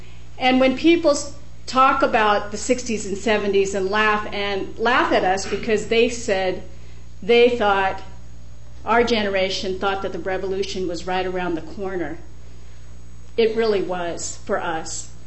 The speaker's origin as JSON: {"language": "English", "country": "United States", "tie": "born there", "said": "I'm an American-born Filipino. I'd never been to the Philippines until 1974."}